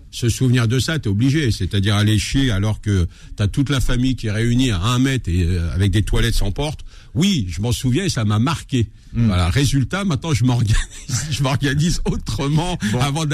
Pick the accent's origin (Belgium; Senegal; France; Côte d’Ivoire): France; Comme je viens de France